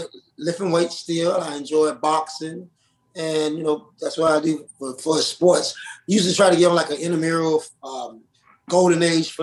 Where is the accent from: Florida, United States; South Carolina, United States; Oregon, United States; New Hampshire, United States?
Florida, United States; Apopka; Went to Apopka High School, which is the number one high school, football high school in the nation now. And so I grew up there